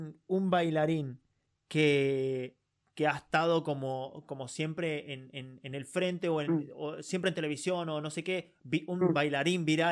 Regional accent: Mendoza, Argentina; moved away as an adult; now in Buenos Aires, Argentina; de Mendoza. Vos, de Mendoza. Yo llegué

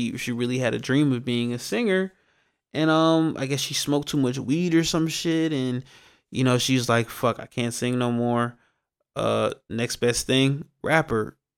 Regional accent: Atlanta, Georgia, United States; a little sad news to report out of my home state, my hometown of Atlanta.

